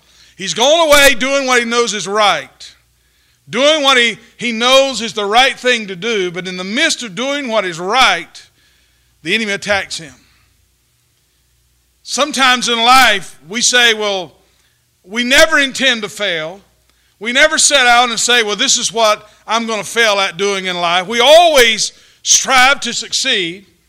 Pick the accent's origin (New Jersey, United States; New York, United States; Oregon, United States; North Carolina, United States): North Carolina, United States; Goldsboro; I'm a native here of Goldsboro, born and raised in Goldsboro, and this is my home.